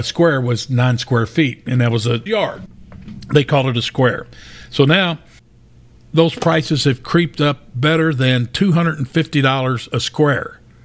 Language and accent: English; Louisville, Kentucky, United States; In my hometown, Louisville, Kentucky, you cannot find a house for under $100,000.